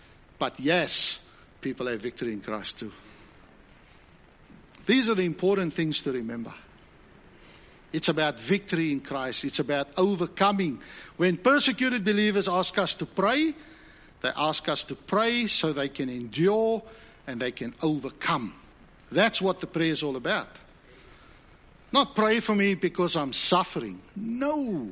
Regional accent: South Africa; accent: South African; now in Australia; I came here to Australia because I love Australia. I came from South Africa, as you can pick up on the dodgy accent.

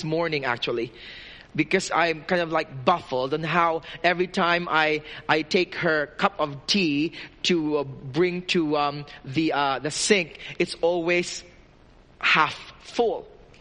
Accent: Philippines; I'm Filipino and I love microwave ovens. We don't have a lot of that in the Philippines.

